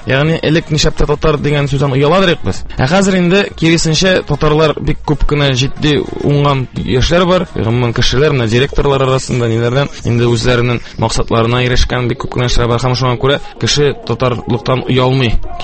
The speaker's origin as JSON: {"language": "Tatar", "town": "Kazan", "region": "Tatarstan", "country": "Russia", "tie": "born there", "said": "30 октябрендә 1982 елны дөньяга барлыкка килдем. Үзем мин Казанда тудым. Әти шулай ук Казан егете, ул да булса менә элек Яңа Бистә дигән бистә бар ие. Шунда туып үскән, аның әти-әнисе Арча ягыннан килгәннәр."}